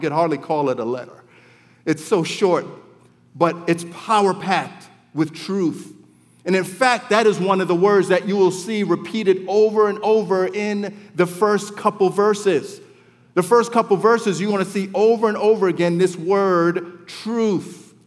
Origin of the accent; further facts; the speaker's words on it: New York, United States; I'm from up north, I'm from New York